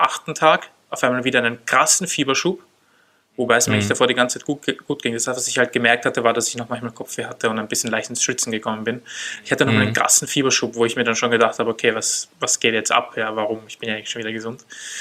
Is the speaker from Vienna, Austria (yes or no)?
yes; Vienna, Austria; ich war auf der Neurologie in einem Spital, was bei uns in Wien relativ viele Covid-Fälle hat.